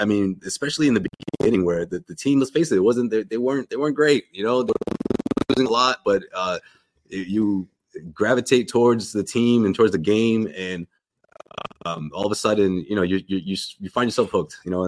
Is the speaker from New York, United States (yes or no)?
no; Boston, Massachusetts, United States; I grew up in Boston.